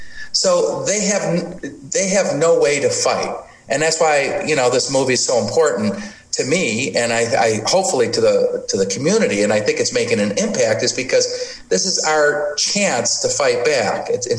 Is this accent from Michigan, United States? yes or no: yes; Detroit, Michigan, United States; You know, I grew up in Detroit, and I grew up in the late 60s, early 70s in Detroit, and it was really racially divided.